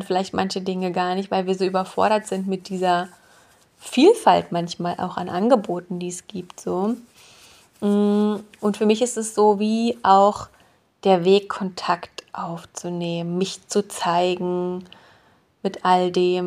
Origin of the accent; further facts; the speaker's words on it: Berlin, Germany; now in Switzerland; ich bin ursprünglich Berlinerin, habe dann in verschiedenen Städten und Ländern studiert und bin letztlich in der Schweiz gelandet und bin hier mittlerweile auch so richtig angekommen.